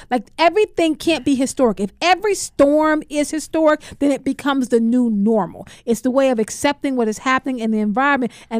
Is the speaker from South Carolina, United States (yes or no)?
yes; South Carolina, United States; I'm from South Carolina, my people.